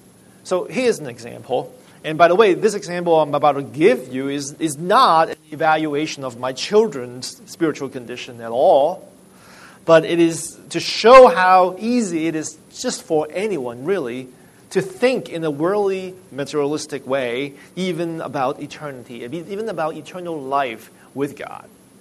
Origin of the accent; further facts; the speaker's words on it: Hong Kong; And when I was young, growing up in Hong Kong, I never get to watch them.